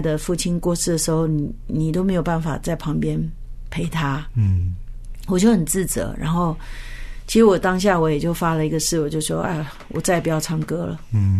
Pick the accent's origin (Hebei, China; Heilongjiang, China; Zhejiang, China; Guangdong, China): Zhejiang, China; Qingtian; 有机会就回到我的老家，因为我的老家就是在青田，当时的青田，现在的丽水，好，丽水市